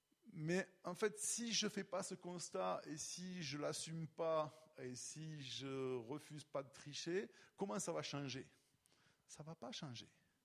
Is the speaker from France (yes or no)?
yes; France; je m'exprime en tant que Français, venant d'un pays qui n'a jamais été un pays